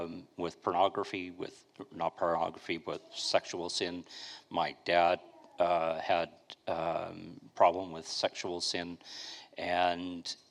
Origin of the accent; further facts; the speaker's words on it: Duncan, British Columbia, Canada; As a teenager, I grew up in Duncan.